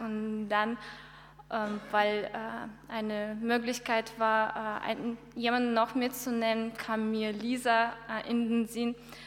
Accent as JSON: {"language": "German", "town": "Omsk", "region": "Omsk Oblast", "country": "Russia", "second_language": "German", "lives_now": "Germany", "said": "Wir sind aus Omsk, das ist eine Stadt in Russland, in circa 5000 Kilometer von hier entfernt."}